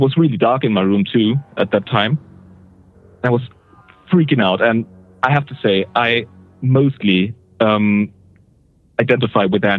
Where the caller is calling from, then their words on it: Switzerland; Awesome. Switzerland.